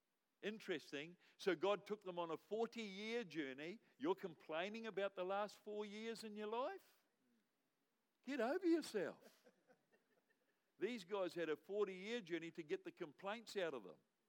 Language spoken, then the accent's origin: English; New Zealand; But I'm a Kiwi.